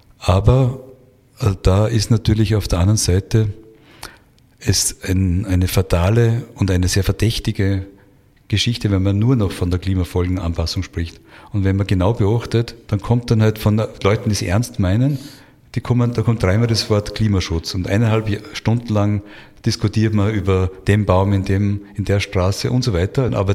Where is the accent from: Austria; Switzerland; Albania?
Austria; als Österreicher, Österreicherin